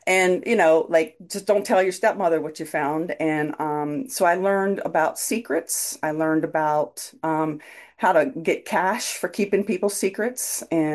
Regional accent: South Carolina, United States; And I grew up in South Carolina. And I grew up like one of the only kids who had divorced parents.

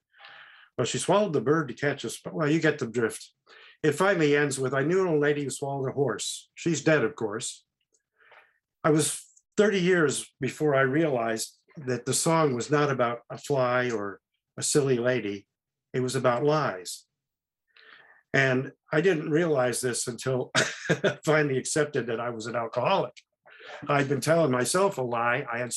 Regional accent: Oakland, California, United States; born there; I was born in Oakland, which is nearby. Actually, it's to my left in this picture behind me. And I currently live in the community that's behind me in this photograph, about 12 miles north of the Golden

